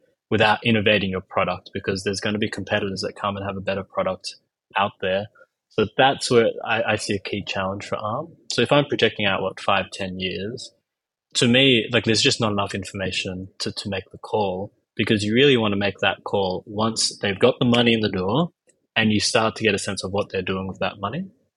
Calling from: Indonesia; As I'm dialing in from Indonesia

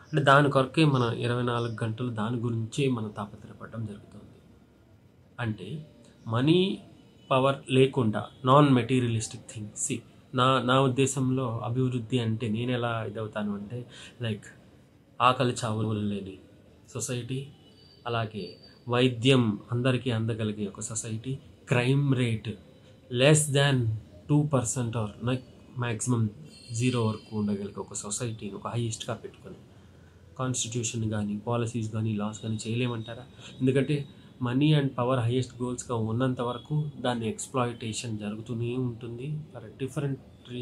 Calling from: Hyderabad, Telangana, India; నేను హైదరాబాద్ నుంచి మాట్లాడుతున్నాను.

